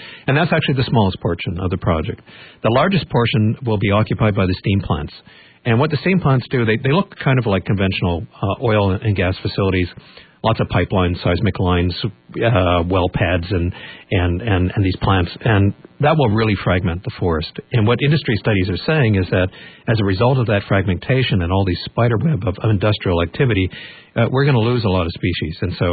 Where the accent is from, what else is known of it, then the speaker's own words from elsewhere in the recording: Alberta, Canada; Well, I mean, I'm from Alberta, so this project has taken place sort of in my backyard